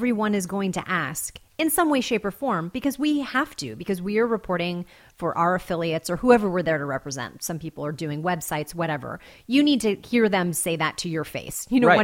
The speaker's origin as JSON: {"language": "English", "town": "Riverside", "region": "California", "country": "United States", "said": "Riverside, California."}